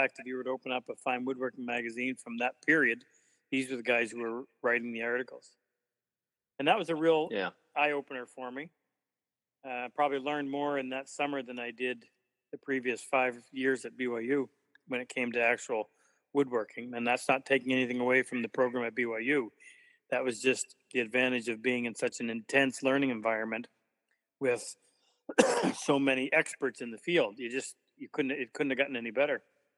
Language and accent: English; New Brunswick, Canada; also born or lived in Montreal; My father was a shop teacher when I was born in Montreal, but he didn't particularly want to continue that, so he moved back to New Brunswick when I was just a little over a year to be a carpenter contractor.